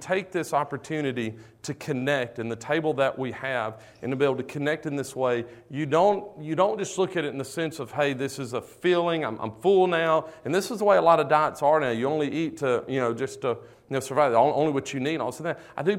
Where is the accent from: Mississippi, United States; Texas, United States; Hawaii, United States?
Mississippi, United States; Man, I fell in love with Vicksburg, Mississippi. I'm from the Delta, but I don't ever remember remembered Vicksburg.